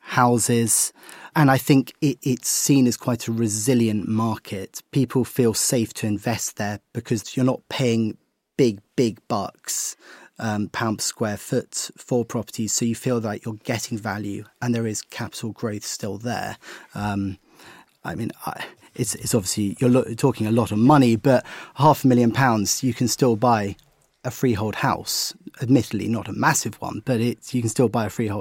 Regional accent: East of England, United Kingdom; I grew up in Suffolk. My father farms there. And so there was a natural pull to go back home.

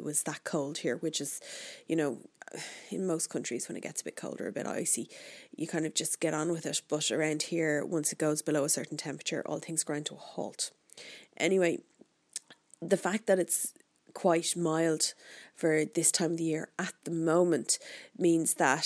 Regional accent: Ireland; But I'm Irish, so bear in mind, you know, that I can talk about the weather at length.

